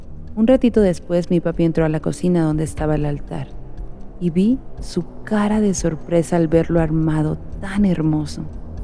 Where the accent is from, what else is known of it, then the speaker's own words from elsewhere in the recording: Oaxaca, Mexico; Como buena oaxaqueña y por mi padre, estos son los días más importantes para celebrar en mi hogar.